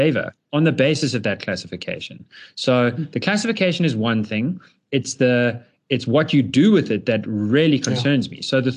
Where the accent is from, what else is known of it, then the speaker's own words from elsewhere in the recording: South Africa; it's very important to identify as a South African and realize that we really are all in this ship together